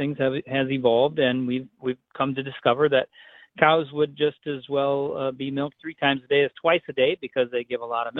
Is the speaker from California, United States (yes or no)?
no; Merrill, Wisconsin, United States; I happen to be sitting in Abbotsford right now. I'm from Merrill, but I'm in Abbotsford right now